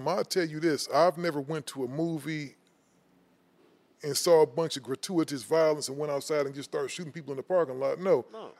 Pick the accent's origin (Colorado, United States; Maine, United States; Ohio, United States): Ohio, United States; Cleveland; You remember, you know, growing up in Cleveland, before I left, I saw crack starting to come in, right?